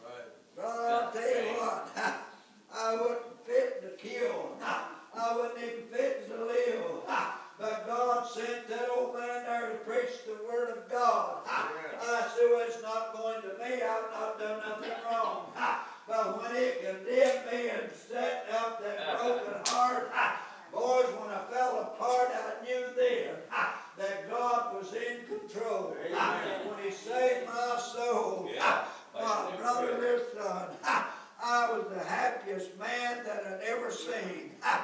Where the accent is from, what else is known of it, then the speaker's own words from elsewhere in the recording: Kentucky, United States; I said, from down in Kentucky.